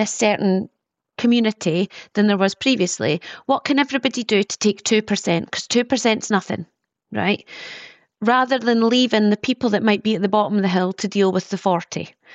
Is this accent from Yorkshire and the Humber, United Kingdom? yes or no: no; Dundee, Scotland, United Kingdom; growing up in Dundee, we lived in a Victorian house and it had inbuilt shutters.